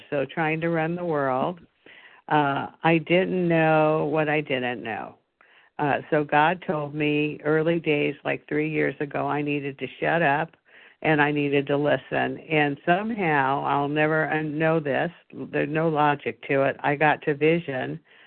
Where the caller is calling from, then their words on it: California, United States; in California